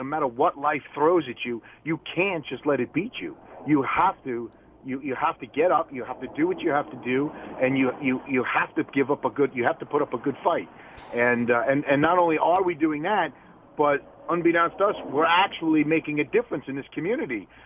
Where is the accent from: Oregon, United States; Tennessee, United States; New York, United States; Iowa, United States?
New York, United States; But this is all I do know how to do as a New Yorker.